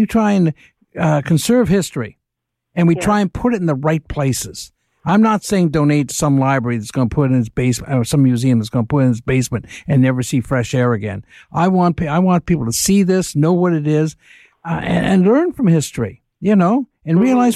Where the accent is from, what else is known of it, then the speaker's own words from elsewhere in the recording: Canada; maple leaf, as much as I'm Canadian, I love that.